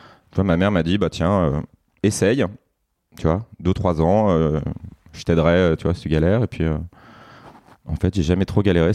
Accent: Annecy, Auvergne-Rhône-Alpes, France; born there; now in Paris, France; J'ai 37 ans, je suis français, je suis né à Annecy, ville que tu connais, et j'habite à Paris depuis 15 ans maintenant.

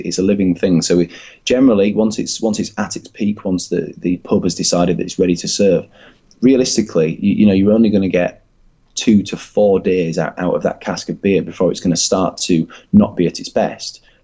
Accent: the north of England, United Kingdom; accent: Northern English; I'm from the north, as any English listeners will be able to tell by my accent.

